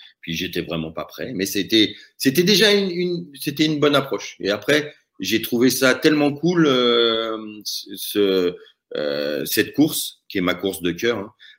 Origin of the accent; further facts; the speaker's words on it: Paris, Île-de-France, France; now in Chamonix, France; J'étais arrivé en 93 à Chamonix pour y vivre. Je venais de Paris.